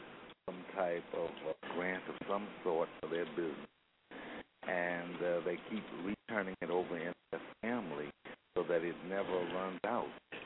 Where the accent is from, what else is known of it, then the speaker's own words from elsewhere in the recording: New York, United States; now in Youngstown, United States; I'm from New York. I have the house here. I'm down in Youngstown.